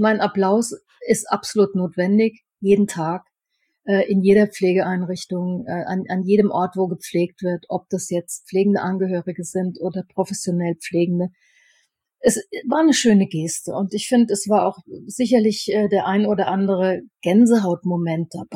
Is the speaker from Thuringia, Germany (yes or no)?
no; Bavaria, Germany; Kannst du da nicht mal ein bisschen so, wie man bei uns in Oberfranken sagt, ranstieren?